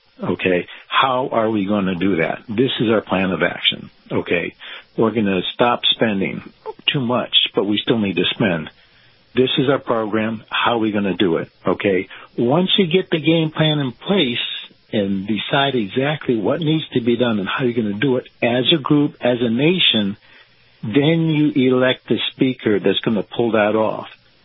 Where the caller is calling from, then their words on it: Clearwater, Florida, United States; Hey, Kyle … in Clearwater.